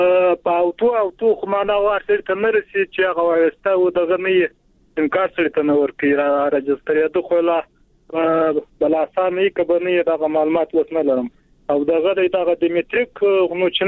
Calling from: Helmand, Afghanistan; هم د هلمند

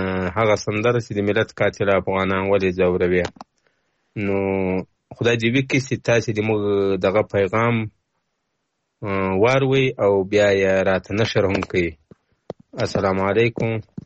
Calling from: Paktika, Afghanistan; د پکتیکا دی ولایت د وازیخا د ولسوالۍ تورابین د کلی اوسیدونکو یم

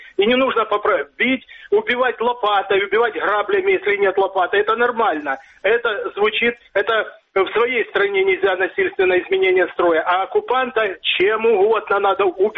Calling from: Dnipro, Dnipropetrovsk Oblast, Ukraine; город Днепр.

